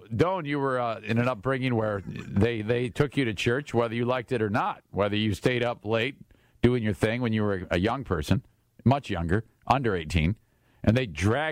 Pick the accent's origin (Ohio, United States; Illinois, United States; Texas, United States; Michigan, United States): Michigan, United States; Detroit; Because when I grew up in Detroit, every 8 feet there's a Catholic church, as you know.